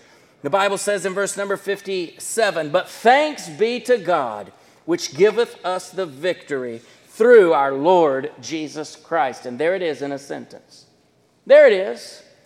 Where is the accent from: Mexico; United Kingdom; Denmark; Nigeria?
Mexico; also born or lived in Thailand; now in United States; I've only been in the United States a few years of my whole life. I grew up in Mexico, and then the last 12 years I've been in Thailand.